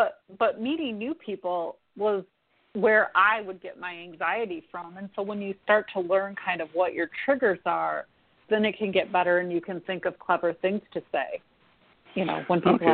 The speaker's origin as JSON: {"language": "English", "town": "San Diego", "region": "California", "country": "United States", "tie": "born there", "said": "I was born in San Diego, and I was raised across the country"}